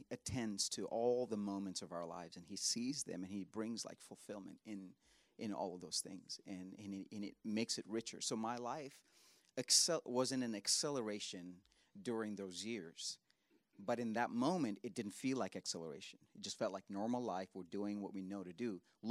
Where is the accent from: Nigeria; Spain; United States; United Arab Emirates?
United Arab Emirates; Dubai; also born or lived in India; I'm from India originally. I grew up in Dubai.